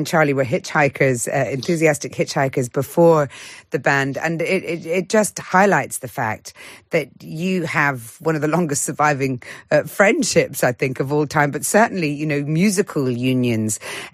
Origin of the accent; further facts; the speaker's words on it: Glasgow, Scotland, United Kingdom; whilst being very proud of being Scottish and from Glasgow